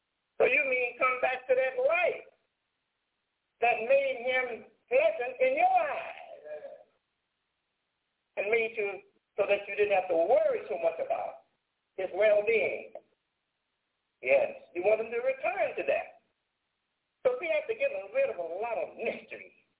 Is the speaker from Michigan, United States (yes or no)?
yes; Detroit, Michigan, United States; born or raised there